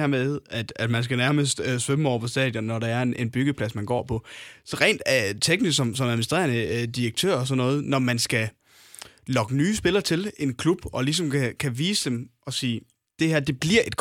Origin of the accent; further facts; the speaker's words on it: Hjørring, North Denmark Region, Denmark; Nu kommer jeg fra Hjørringa